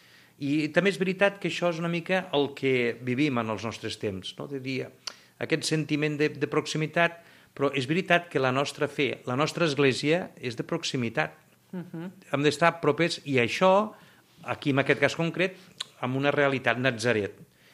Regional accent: Linyola, Catalonia, Spain; Jo soc fill de Linyola.

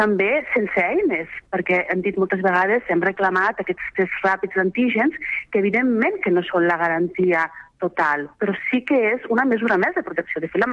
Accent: Catalonia, Spain; seguint la tradició que sempre hem fet, doncs, de petits aquí a Catalunya

